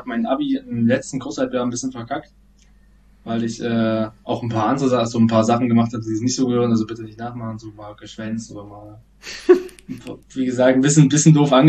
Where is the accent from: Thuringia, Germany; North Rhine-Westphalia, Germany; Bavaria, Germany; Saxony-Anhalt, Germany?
Saxony-Anhalt, Germany; Nebra; ich bin in Nebra zur Schule gegangen und dann bin ich aufs Burgenland-Gymnasium, hatte glaube ich auch nicht auch so gesagt, gewechselt in Laucha